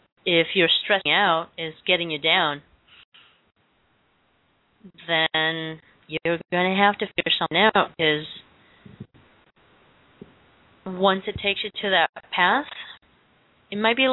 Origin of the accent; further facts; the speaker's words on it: Philippines; English is a second language; Being Filipino, they're so punny. And if you know, in the Philippines, really there is no F sound in our language. So, you know, punny, funny.